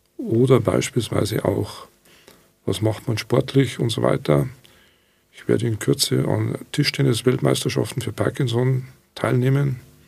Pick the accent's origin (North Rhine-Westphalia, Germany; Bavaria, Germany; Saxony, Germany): Bavaria, Germany; Munich; ich komme aus München